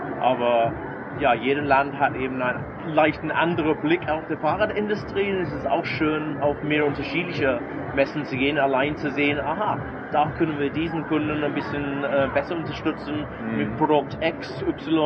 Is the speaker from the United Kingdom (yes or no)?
yes; England, United Kingdom; German is a second language; now in Germany; Ja, also einige von Ihren Zuhörern können bestimmt merken, ich bin kein gebürtiger Deutscher. Ich bin Engländer, wohne in Deutschland schon 25 Jahre jetzt.